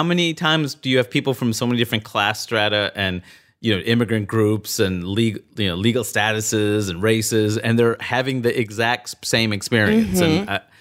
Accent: Queens, New York, United States; that's part of why I loved growing up in Queens so much. Like, I could be an Indian dude.

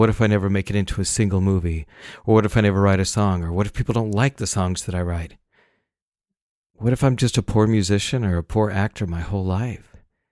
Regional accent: Salt Lake City, Utah, United States; I grew up in Salt Lake City where your whole life is judged about how well you hold up to the Mormon church's standards. And it was a hard place for me to grow up.

